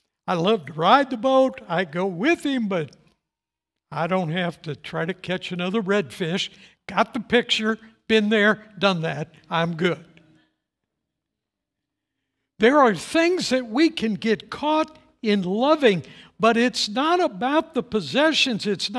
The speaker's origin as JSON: {"language": "English", "town": "St. Louis", "region": "Missouri", "country": "United States", "tie": "born or raised there", "said": "Now, I grew up in St. Louis, taught my whole life not to stand up in a boat."}